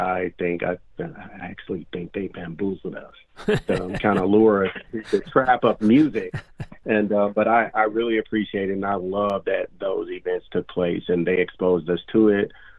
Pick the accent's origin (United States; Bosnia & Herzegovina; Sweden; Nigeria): United States; Mississippi; Well, I was born in the Mississippi Delta. So as you can imagine, that's where the R&B